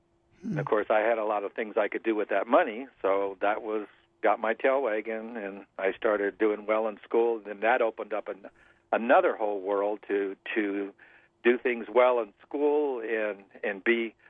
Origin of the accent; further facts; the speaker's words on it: San Diego, California, United States; now in Tucson, United States; San Diego, California, and basically the water ocean area. Ocean Beach and Point Loma.